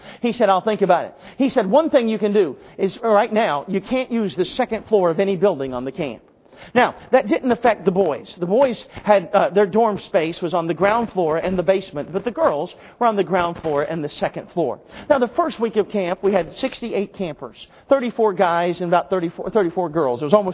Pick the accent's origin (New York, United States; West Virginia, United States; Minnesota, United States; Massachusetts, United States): West Virginia, United States; now in North Carolina, United States; I'm from West Virginia and I live in North Carolina.